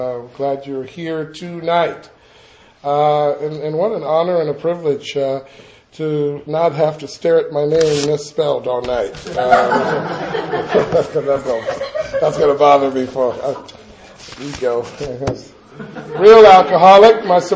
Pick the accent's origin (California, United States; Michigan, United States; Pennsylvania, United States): California, United States; Los Angeles; And I grew up in the Jordan Downs housing projects in Watts, which is quite a ways away from here, but I loved living in the projects. I loved being from Watts.